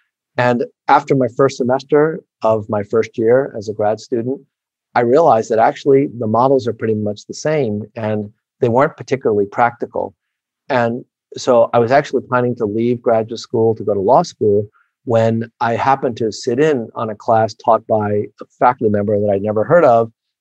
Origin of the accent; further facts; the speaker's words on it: New York City, New York, United States; also born or lived in Taiwan; to move to Taiwan, lived there until I was about 5 years old, and then we moved to New York City. So I grew up in New York.